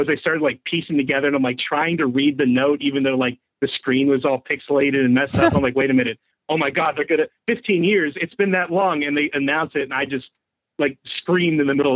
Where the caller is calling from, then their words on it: Pittsburgh, Pennsylvania, United States; from Pittsburgh.